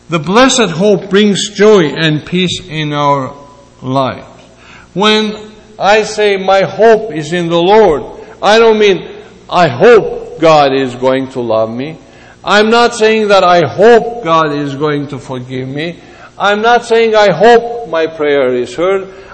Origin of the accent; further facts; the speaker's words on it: Greece; And when I come from Greece, and when a Greek person goes by a church